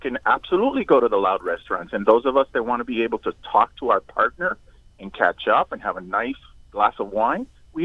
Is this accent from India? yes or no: no; Boston, Massachusetts, United States; I'm from Boston originally. We also have a huge dining culture there.